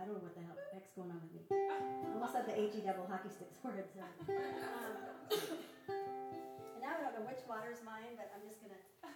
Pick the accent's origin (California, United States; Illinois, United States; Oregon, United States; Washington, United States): Washington, United States; Bellingham; I was playing in Bellingham, my hometown.